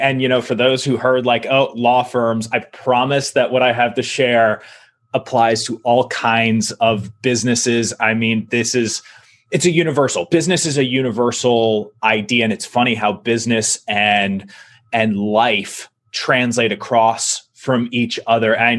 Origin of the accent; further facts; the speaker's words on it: Virginia, United States; also born or lived in Colorado / Maryland / Michigan / Texas; I moved around a lot as a kid. So my dad was an FBI agent and I was born in Colorado, lived in Maryland, Michigan, Texas, finally settling in Virginia.